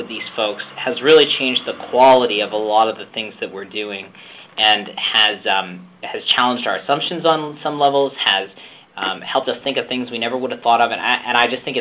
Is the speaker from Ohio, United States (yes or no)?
yes; Columbus, Ohio, United States; although I am originally from Ohio, Columbus, Ohio, and the UU Church there.